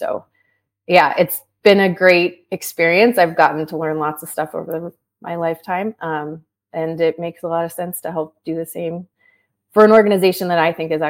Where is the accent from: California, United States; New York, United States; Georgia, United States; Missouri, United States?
California, United States; now in Washington, United States; So I am based in the DC area. I grew up in Southern California. I'm the oldest of five.